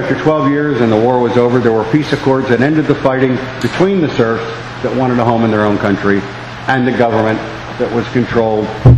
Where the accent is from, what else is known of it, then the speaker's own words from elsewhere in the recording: Ireland; I'm a storyteller, and I'm Irish. And there's an Irish expression that says the facts are incidental to a good story.